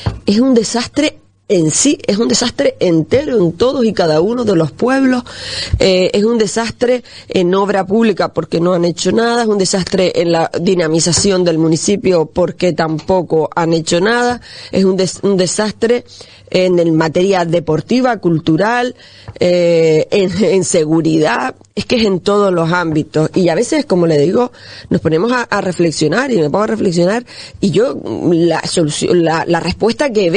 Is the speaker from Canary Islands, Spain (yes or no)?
yes; Tuineje, Canary Islands, Spain; para los que somos de allí, de Twineje, pues es verdad que además llevamos con mucho orgullo ser de allí